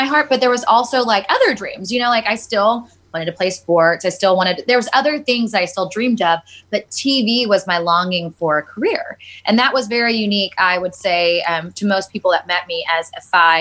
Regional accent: Texas, United States; I started anchoring a morning show outside of my hometown. I lived outside of Dallas

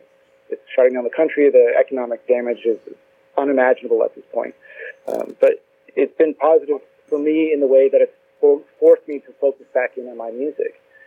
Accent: Indiana, United States; moved away; Yeah, so I grew up in the Northwest Indiana region, and I moved out to the Bay Area, California in 2012.

